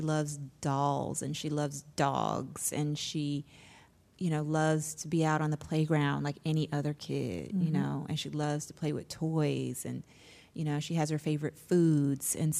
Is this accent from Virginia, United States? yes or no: no; Memphis, Tennessee, United States; And for me, I feel that, you know, I grew up in Memphis, you know, and I feel that my parents' generation didn't look to us for forgiveness or anything like that.